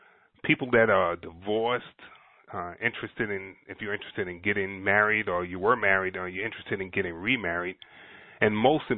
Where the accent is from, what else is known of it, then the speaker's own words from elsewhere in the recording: Brooklyn, New York, United States; I was actually born and raised in Brooklyn, New York, Bedford-Stuyvesant, Brooklyn. We were born into poverty